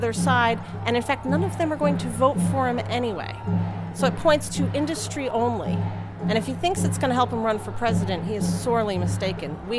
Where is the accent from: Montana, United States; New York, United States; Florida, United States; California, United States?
New York, United States; I'm from Shenango County